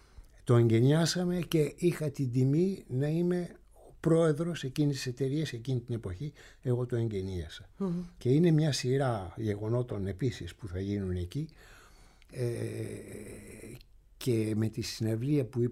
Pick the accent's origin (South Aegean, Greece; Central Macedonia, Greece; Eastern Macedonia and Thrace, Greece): South Aegean, Greece; Ios; και βασικά στην Ιω, στον τόπο μου